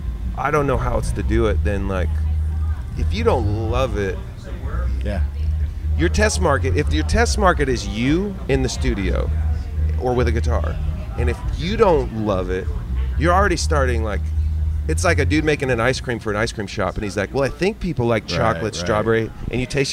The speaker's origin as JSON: {"language": "English", "town": "Eugene", "region": "Oregon", "country": "United States", "tie": "born or raised there", "said": "Now you're talking to a kid. I grew up in Eugene, Oregon."}